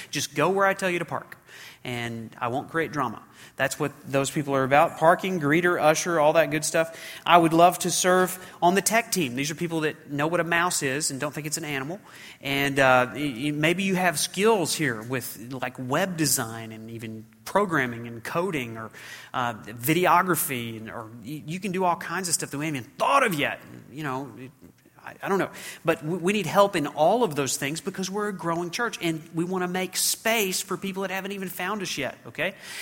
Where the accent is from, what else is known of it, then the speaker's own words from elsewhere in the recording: the South, United States; You know this, but Andrew and I grew up in the South where it's like 100 degrees today, right?